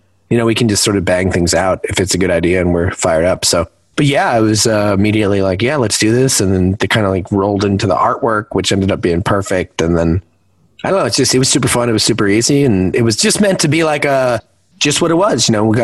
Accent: East Coast, United States; now in Los Angeles, United States; I live in LA, so it's, you know, 75 degrees out. It's, there is no, for me growing up on the East Coast

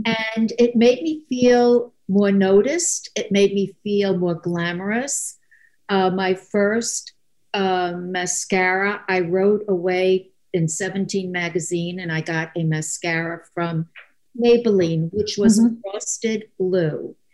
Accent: Staten Island, New York, United States; As a child, I grew up on Staten Island, which was not a very glamorous place to grow up on.

